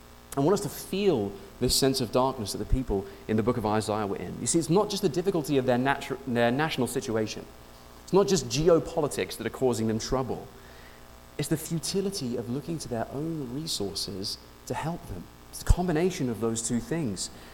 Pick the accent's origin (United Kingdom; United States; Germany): United Kingdom; England; I come from England. It's a place where it's overcast a lot of the time.